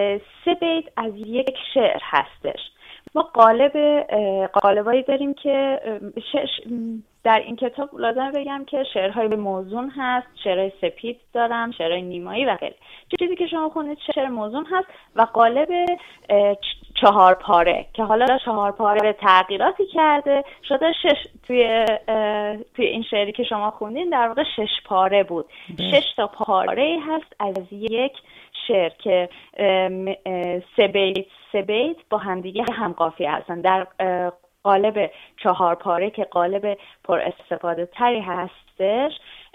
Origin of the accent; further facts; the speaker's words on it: Iran; moved away; الان چند سالی هستش که خارج از ایرانم و البته به اجبار